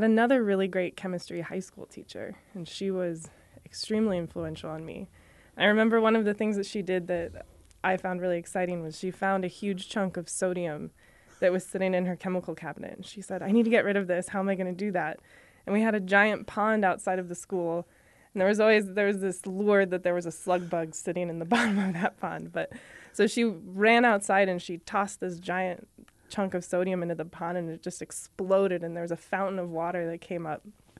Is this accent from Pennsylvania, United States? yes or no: no; Colorado, United States; So I grew up in Colorado, and I think for me, being outside was always a big part of my childhood.